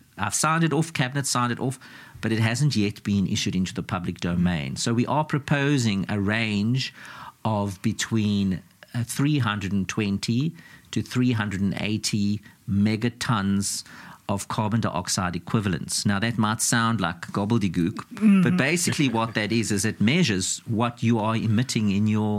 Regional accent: South Africa; Because they know I'm from South Africa and everything and about the penguins.

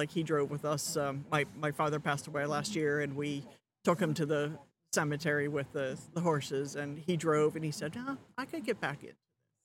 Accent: Monroeville, Pennsylvania, United States; I grew up in Monroeville, PA. We had a 120 cow operation. We produced, processed, and sold right there on the farm.

